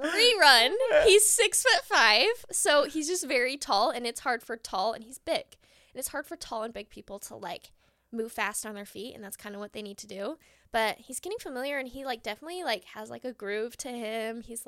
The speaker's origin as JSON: {"language": "English", "region": "Utah", "country": "United States", "tie": "born or raised there", "said": "So a lot of them are actually from my hometown, Utah."}